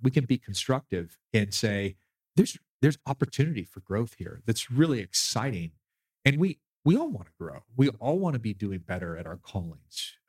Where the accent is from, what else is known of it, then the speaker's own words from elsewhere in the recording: California, United States; But I grew up in Southern California.